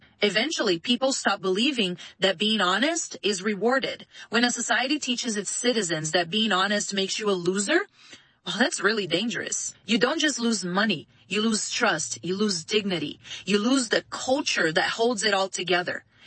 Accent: Brazil; I come from Brazil, as you know, and in Brazil we have this thing we call the Brazilian way

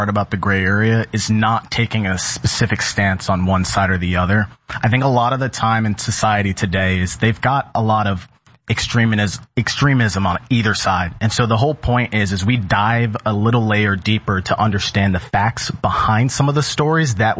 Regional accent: Connecticut, United States; I lived in New York, born and raised in Connecticut as well.

